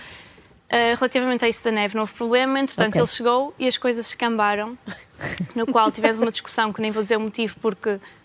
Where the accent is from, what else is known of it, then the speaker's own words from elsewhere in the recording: North, Portugal; eu sou do Norte, ele é do Sul.